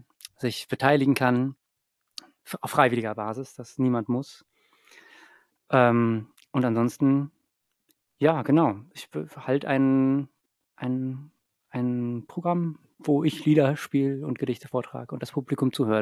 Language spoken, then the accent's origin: German; Berlin, Germany; born there; Ich bin in Berlin geboren, genau.